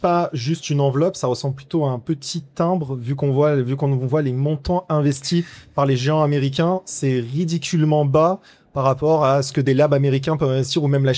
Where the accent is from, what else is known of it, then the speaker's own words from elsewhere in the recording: Marseille, Provence-Alpes-Côte d'Azur, France; moi, je viens de Marseille, par exemple, ben, les salaires, ils sont assez bas quand on regarde.